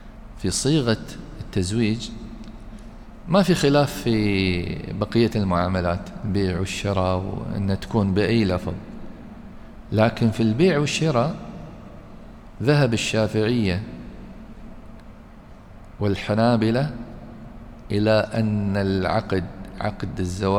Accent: United Arab Emirates; يعني مثلا عندنا في الإمارات

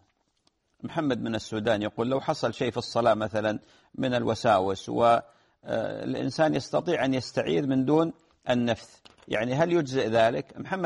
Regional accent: Saudi Arabia; تطبيق أبشر عندنا في السعودية

